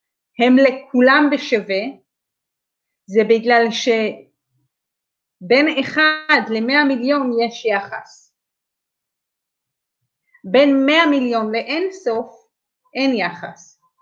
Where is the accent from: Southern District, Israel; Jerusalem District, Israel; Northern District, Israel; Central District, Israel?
Northern District, Israel; Safed; כשהייתי ילדה, גדלתי בצפת.